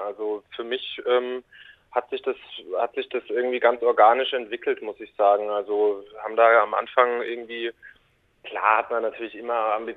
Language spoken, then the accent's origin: German; Aschaffenburg, Bavaria, Germany; wir haben uns 2014 gegründet in Aschaffenburg und kommen auch alle ursprünglich aus Aschaffenburg